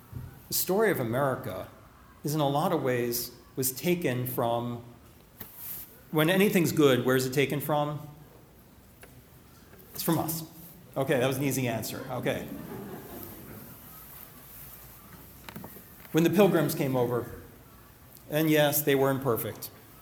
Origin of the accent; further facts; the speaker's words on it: Pennsylvania, United States; I grew up in the Quaker state, so we got all you beat. I love Quaker. So Pennsylvania, right, Dutch and German.